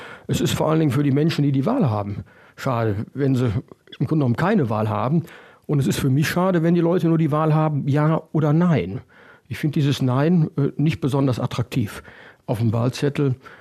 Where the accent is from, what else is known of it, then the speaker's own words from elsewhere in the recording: Wuppertal, North Rhine-Westphalia, Germany; born there; now in Wiehl, Germany; ich bin 54 Jahre alt, seit über 20 Jahren hier im Oberbergischen, gebürtig aus Wuppertal.